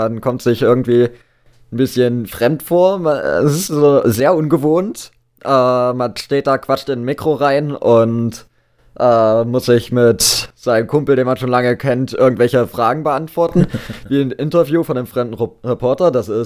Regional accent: Saxony-Anhalt, Germany; ich komme nicht direkt aus Halle, sondern auch aus dem Umland

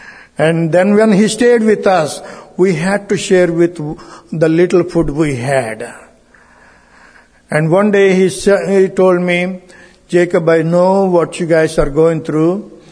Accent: India; I'm from India.

